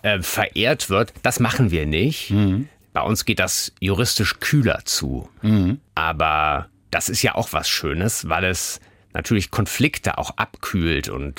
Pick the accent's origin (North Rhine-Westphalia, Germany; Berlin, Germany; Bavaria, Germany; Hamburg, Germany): Hamburg, Germany; Ich bin in Hamburg aufgewachsen